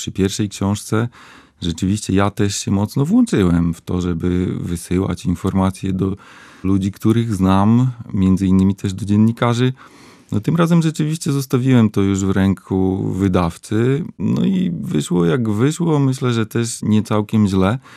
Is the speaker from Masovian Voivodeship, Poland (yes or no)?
no; Kalinowo, Warmian-Masurian Voivodeship, Poland; Na pewno wzorowałem się na mojej miejscowości, w której się wychowałem, na Kalinowie. To jest taka rzeczywiście PGR-owska gminna wieś pomiędzy Ełkiem Augustowym a Oleckiem, dokładnie po środku.